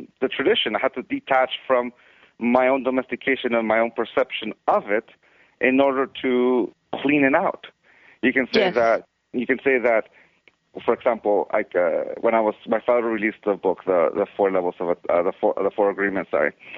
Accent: United States; born there; when I lived in Mexico, I was born in the States, but I lived briefly in Mexico.

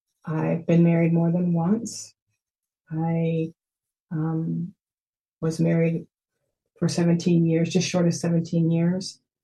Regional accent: Texas, United States; I was born to a farmer and his wife. I'm from Texas.

